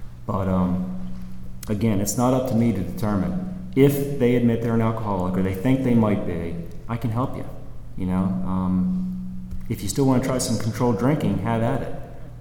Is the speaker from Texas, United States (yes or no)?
no; Baltimore, Maryland, United States; I'm from Baltimore originally, and I got sober up Baltimore to start with, and then I went to an extended treatment facility in York, Pennsylvania